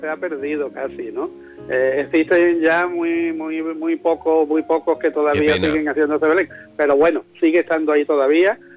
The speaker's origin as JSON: {"language": "Spanish", "town": "Cádiz", "region": "Andalusia", "country": "Spain", "tie": "born or raised there", "also_born_or_lived": "Córdoba", "said": "yo no me crié en San Fernando, yo me crié en Cádiz."}